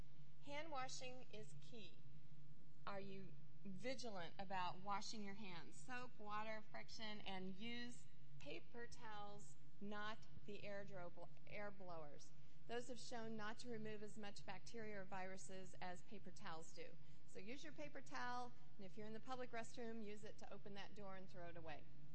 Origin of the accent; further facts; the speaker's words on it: Arizona, United States; because I'm from Arizona, and we have a lot of measles every year